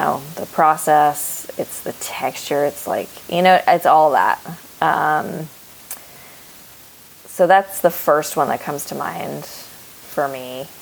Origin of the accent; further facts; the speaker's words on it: the South, United States; And I grew up in the South